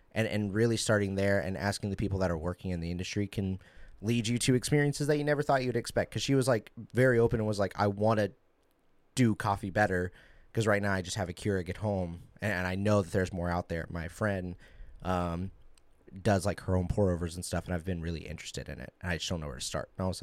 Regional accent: Missouri, United States; So, you know, me and my partner, we're from Missouri

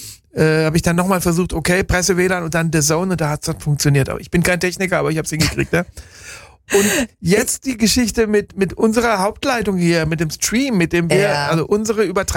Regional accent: Bad Krozingen, Baden-Württemberg, Germany; Ich komme aus Krozingen, nicht aus Freiburg.

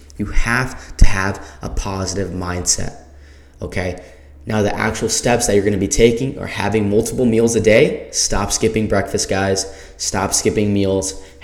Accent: the South, United States; I'm from the South. I live in South Carolina, so I love my sweet tea.

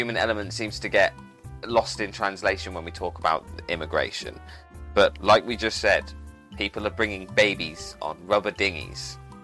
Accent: United Kingdom; I'm not saying that because I'm British and I'm proud.

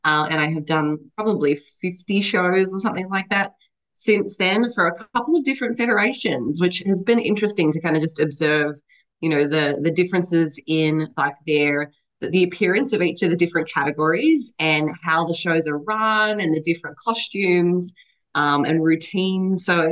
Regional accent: Tasmania, Australia; moved away as an adult; now in Florida, United States; So originally, like, born and raised in Australia in a little place called Tasmania. I guess moved to the USA, specifically Florida, in 2017. I have been here ever since.

